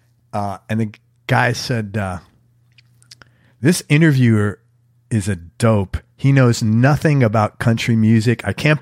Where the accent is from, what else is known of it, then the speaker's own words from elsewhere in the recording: Bronx, New York, United States; and I'm from the Bronx.